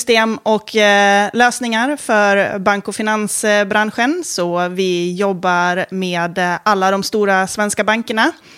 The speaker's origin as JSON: {"language": "Swedish", "region": "Åland", "country": "Finland", "said": "Jo, men jag kommer från Åland."}